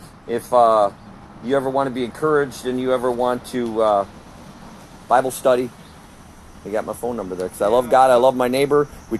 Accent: Wisconsin, United States; I'm from Wisconsin originally, but now I'm a van dweller.

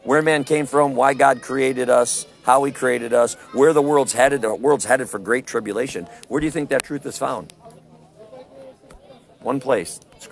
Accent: Wisconsin, United States; also born or lived in Missouri; Originally from central Wisconsin, and then we kind of relocated to central Missouri. Then we sold everything, and now we just go all over the country. And we just live in our van.

